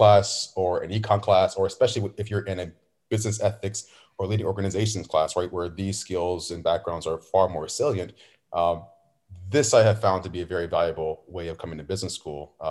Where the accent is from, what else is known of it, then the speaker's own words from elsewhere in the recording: Richmond, Virginia, United States; born and raised in Richmond, Virginia. So Virginia has been home pretty much my whole life.